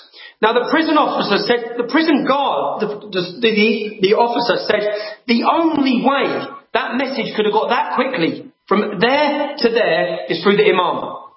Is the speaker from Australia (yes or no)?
no; Luton, East of England, United Kingdom; So I've watched through my years as a youngster in my hometown of Luton, you'd have some very rough estates.